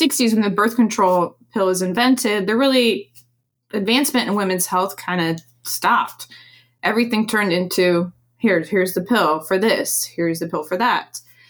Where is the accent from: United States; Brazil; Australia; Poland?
Poland; I'm from Poland. My parents are from Poland.